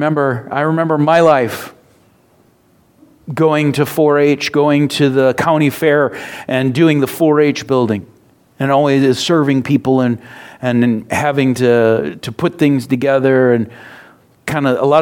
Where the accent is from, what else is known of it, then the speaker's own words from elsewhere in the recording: Minnesota, United States; My life, I was born in Minnesota. That's part of my life. You know, I grew up my entire life in southern Minnesota, south of the Twin Cities.